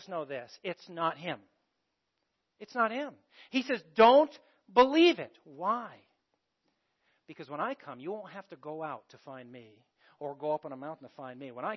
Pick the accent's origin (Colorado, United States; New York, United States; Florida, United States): Colorado, United States; Beulah; I grew up in Beulah and out on the Mesa and covered every square.